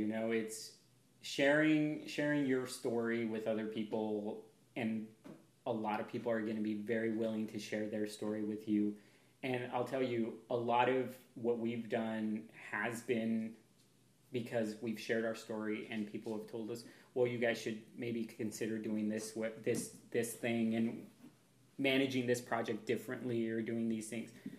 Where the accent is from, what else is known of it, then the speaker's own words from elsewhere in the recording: Pacific Northwest, United States; I'm from the Pacific Northwest. I love being outside in the rain.